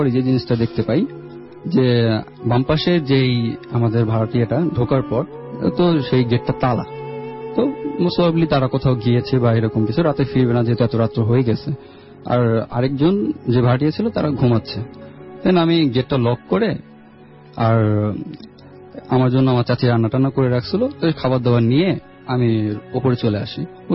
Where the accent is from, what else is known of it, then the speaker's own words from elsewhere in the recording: Dhaka, Dhaka Division, Bangladesh; আমি এসেছি পুরান ঢাকার মিলবারেক আলমগঞ্জ থেকে।